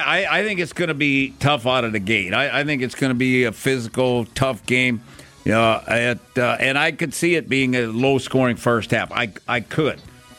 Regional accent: Minnesota, United States; Yeah, I mean, I grew up in Minnesota, and hitting in the cold

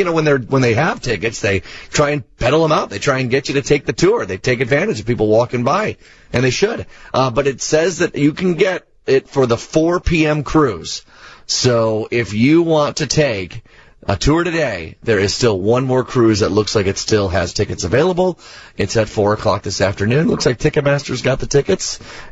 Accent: Chicago, Illinois, United States; And I felt like even as a Chicagoan, it was a really eye-opening experience.

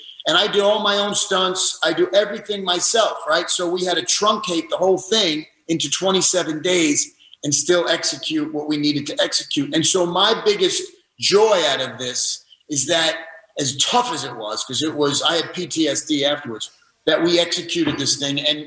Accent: New York City, New York, United States; I'm a New Yorker. You know, I'm from the Bronx, and I lived in New York my whole life.

